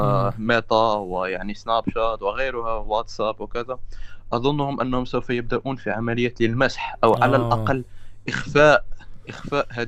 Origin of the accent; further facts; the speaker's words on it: Morocco; من المغرب